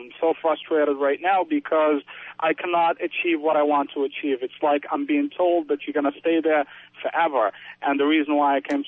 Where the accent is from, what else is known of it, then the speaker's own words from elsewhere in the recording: Morocco; now in United States; I came to the United States in 1998. I'm an immigrant from Morocco, northwestern Africa.